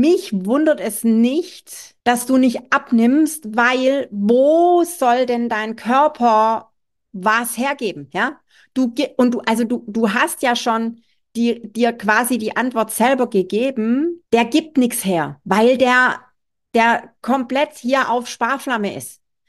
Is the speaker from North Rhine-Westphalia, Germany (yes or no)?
no; Baden-Württemberg, Germany; bei mir als Schwabe